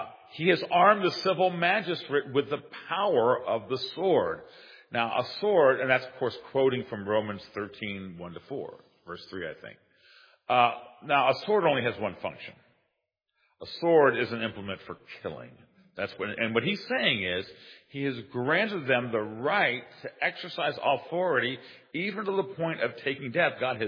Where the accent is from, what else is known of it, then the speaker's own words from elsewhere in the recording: United States; You know, I'll say this as an American citizen, so we participate, we vote, we engage in the process.